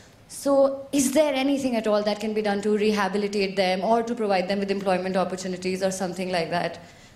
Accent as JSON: {"language": "English", "country": "India", "lives_now": "London, United Kingdom", "said": "I am a journalist from India. I'm presently doing my master's at SOAS, University of London."}